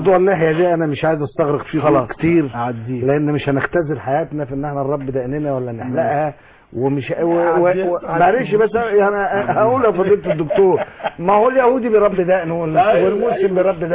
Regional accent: Egypt

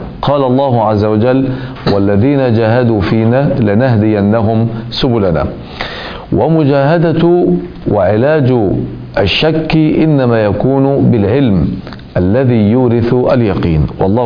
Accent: Minya Governorate, Egypt; أنا من المنيا وأعمل في القاهرة

